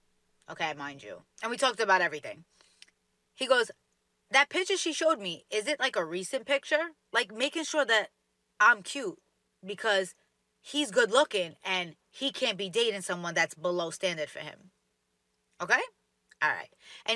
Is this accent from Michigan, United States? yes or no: no; Staten Island, New York, United States; So we're on the phone, we're talking, and I can already hear, like, he's from the Bronx. I'm from Staten Island.